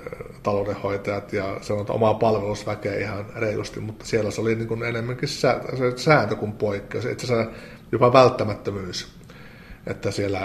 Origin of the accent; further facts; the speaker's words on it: Kajaani, Kainuu, Finland; now in Oulu, Finland; Kajaani on vanha kotikaupunkini ja nykyään tuossa itse vaikuta Oulun seudulla